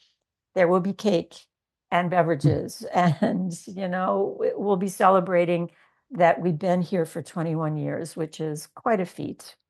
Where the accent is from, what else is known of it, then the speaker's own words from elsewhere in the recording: Wisconsin, United States; We talk about his growing up in India. We talk about my growing up in Wisconsin.